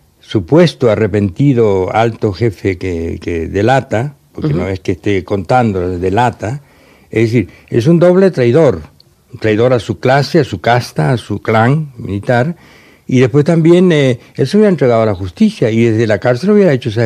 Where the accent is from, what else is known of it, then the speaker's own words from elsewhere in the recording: Paraguay; moved away; No, porque suponen que el haber estado mucho tiempo fuera ha desordenado todas mis condiciones de paraguayo.